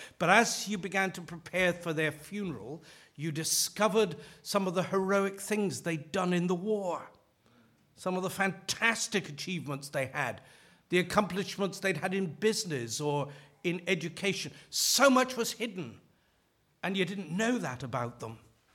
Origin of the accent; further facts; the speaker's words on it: Leicester, East Midlands, United Kingdom; I come from Leicester